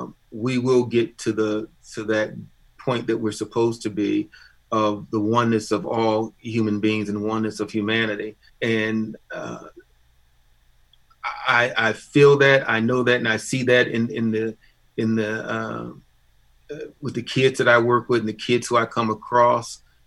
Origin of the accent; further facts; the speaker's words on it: Ann Arbor, Michigan, United States; I grew up in Ann Arbor. I moved here when I was 8 years of age. And so this has been a community that I'm very invested in.